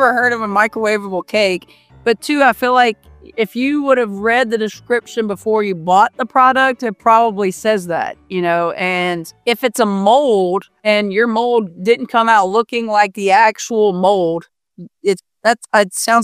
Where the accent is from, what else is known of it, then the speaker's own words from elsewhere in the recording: Louisiana, United States; We're from Louisiana and he's from Louisiana.